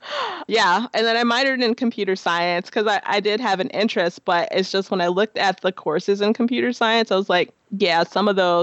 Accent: Chicago, Illinois, United States; moved away; Before I moved here, I was living in Chicago. I'm originally from Chicago. So I moved here in 2010.

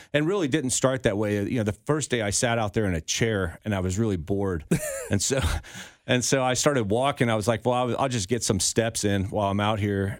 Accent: Upper Arlington, Ohio, United States; it was difficult growing up in Upper Arlington.

